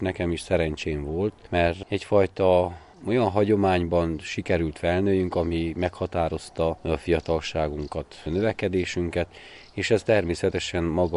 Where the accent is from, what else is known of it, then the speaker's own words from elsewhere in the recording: Magyaró, Mureș County, Romania; also born or lived in Jobbágyfalva; honnan származunk, én magyarói származású lévén, jobbágyfalvi származású lévén, hanem az erdélyi táncait is meg lehetett ismerni.